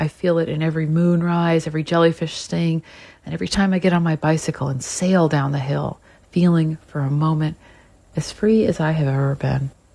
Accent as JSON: {"language": "English", "town": "Provincetown", "region": "Massachusetts", "country": "United States", "tie": "born or raised there", "said": "Growing up in Provincetown, I used to hear people talk about coming down with a case of augustitis."}